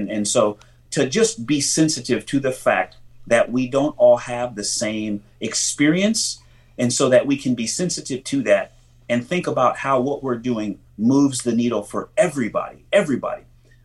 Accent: Pomona, California, United States

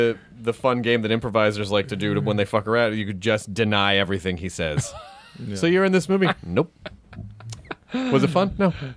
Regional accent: Louisville, Kentucky, United States; born there; I was born in Louisville, Kentucky.

